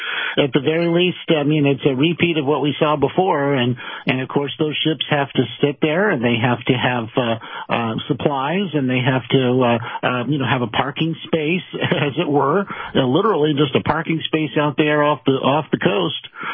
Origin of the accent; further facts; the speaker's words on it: California, United States; And I grew up near Disneyland.